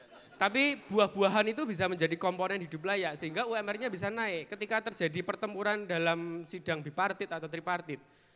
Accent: Special Region of Yogyakarta, Indonesia; simbok saya tidak bisa masak gudeg itu tidak kehilangan identitas sebagai orang Jogja.

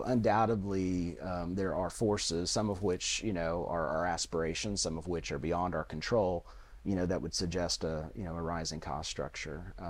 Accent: Plano, Texas, United States; On a personal level, I grew up in Plano, so it was really nice to get back to Texas.

